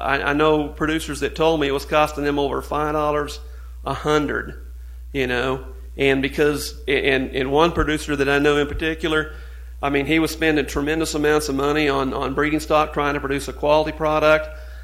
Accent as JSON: {"language": "English", "town": "Marshall", "region": "Missouri", "country": "United States", "tie": "born or raised there", "said": "what that cost my hometown when that closed, they were spending $50,000 a month with utilities with the city of Marshall."}